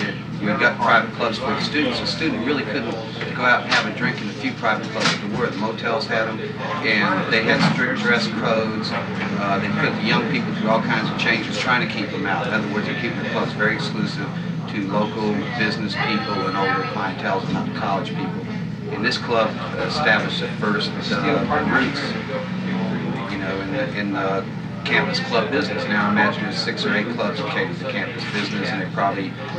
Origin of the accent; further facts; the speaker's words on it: Galveston, Texas, United States; now in Denver, United States; More or less from Denver for the last 12 years, but my background's from Galveston, Texas.